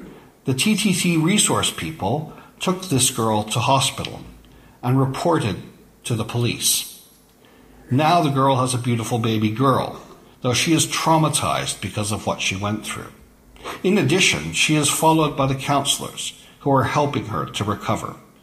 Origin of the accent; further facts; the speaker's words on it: Tars, Burundi; from Tars, Burundi.